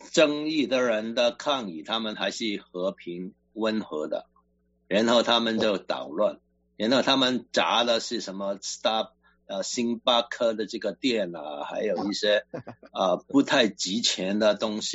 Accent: China; 我们中国人不是有一句话成语叫不平则鸣啊

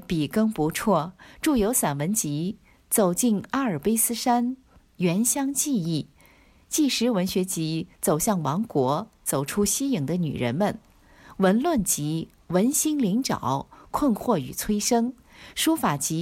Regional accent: Xi'an, Shaanxi, China; 我的家乡古都西安2021读书月也携着明媚的春光优雅启程

